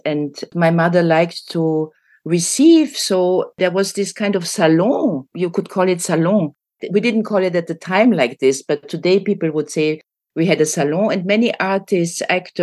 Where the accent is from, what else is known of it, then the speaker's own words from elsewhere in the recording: Vienna, Austria; Well, I was born in Vienna, which you could still call the after-war Vienna. I was born 1950, but everything was still very present.